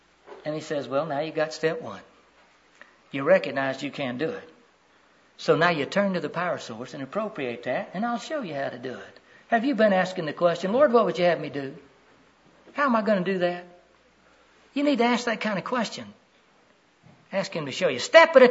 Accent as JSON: {"language": "English", "region": "Florida", "country": "United States", "tie": "born or raised there", "said": "You see, I grew up in Central Florida on the banks of the river"}